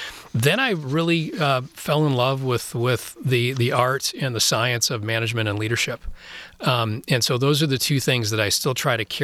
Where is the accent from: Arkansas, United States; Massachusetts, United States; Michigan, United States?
Michigan, United States; DeWitt; also born or lived in Lansing; So I grew up in Lansing at first, and then we moved to DeWitt, when I started fifth grade in DeWitt. Ironically, we moved to the same road where my dad grew up as well.